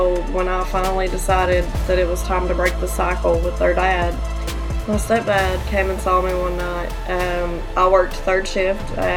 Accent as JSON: {"language": "English", "town": "Dayton", "region": "Tennessee", "country": "United States", "said": "I'm from Dayton, Tennessee."}